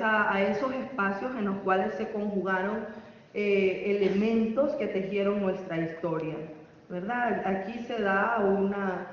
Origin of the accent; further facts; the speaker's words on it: León, Guanajuato, Mexico; León, de donde vengo, y pues eso hace de que la ciudad esté llena